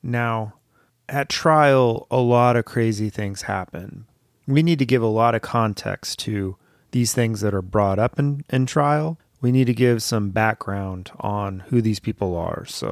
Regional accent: Thousand Oaks, California, United States; They first live in Calabasas, which I grew up in the Thousand Oaks area.

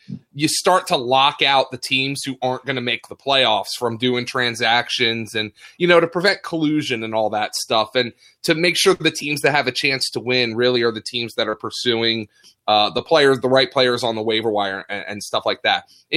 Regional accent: Pennsylvania, United States; Yeah, I'm from the Lehigh Valley.

